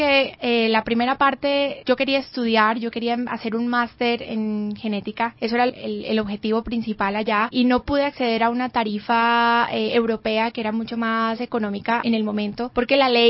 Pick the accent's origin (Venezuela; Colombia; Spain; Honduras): Colombia; Pasto, Nariño; born there; Mi papá nació en Pasto, pero mis abuelitos son italianos, entonces digamos que hay una mezcla ahí. Y bueno, yo soy nacida orgullosamente pastusa, nacida en Pasto